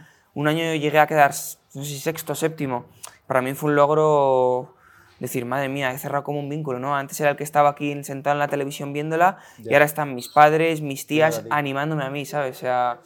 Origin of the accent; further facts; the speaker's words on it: Madrid, Community of Madrid, Spain; yo soy de Aluche, un barrio de Madrid